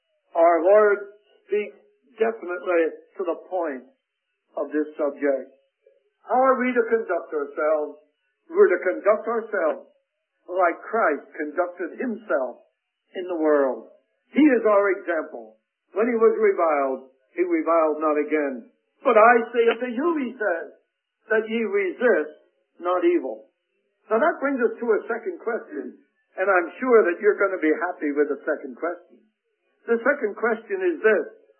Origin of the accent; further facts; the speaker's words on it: United States; Now, I'm thankful I'm an American. But I'm an American secondly.